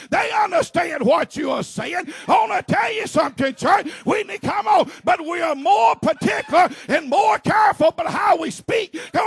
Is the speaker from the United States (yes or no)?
yes; the South, United States; Not the way that I speak being a Southerner. That doesn't bother me